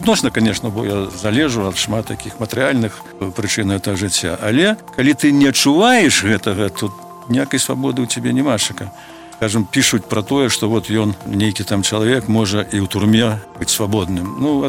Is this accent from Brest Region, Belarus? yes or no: no; Kreva, Grodno Region, Belarus; born there; Як я нарадзіўся ў Крэве, калі Крэўская замка, так я і стаў адразу беларусам.